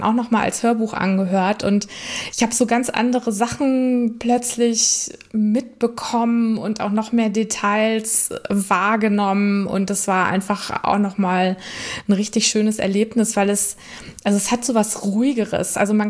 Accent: Schleswig-Holstein, Germany; Also ich komme aus Norddeutschland, also ich wohne im Kreis Segeberg und komme auch hierher.

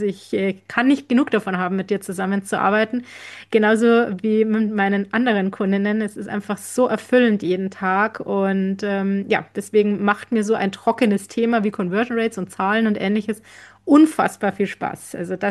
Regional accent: Landshut, Bavaria, Germany; ich komme ja ursprünglich aus Landshut, aus der wunderschönen Stadt in der Nähe von München. Wir sind näher am Münchner Flughafen dran als die Münchner, also um das mal geografisch einzuordnen.

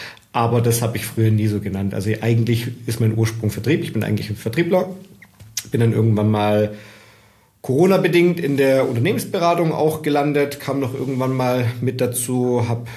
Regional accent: Stuttgart, Baden-Württemberg, Germany; ich gehe schon auf die 40 zu. Ja, so wie du sagst, komme ursprünglich aus dem Stuttgarter Raum, aus Süddeutschland, aus dem Schwabeländle, lebe jetzt mittlerweile seit 2021 hier im wunderschönen Dubai

